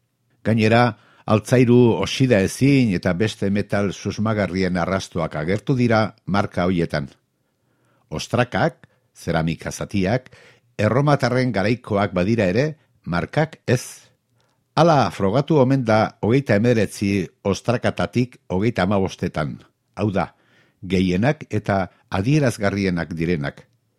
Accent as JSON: {"language": "Basque", "region": "Basque Country", "country": "Spain", "said": "Arabako euskalduna naizen aldetik, izugarri postuko nintzateke erromatarren garaiko euskarazko testigantzak aurkituko balira."}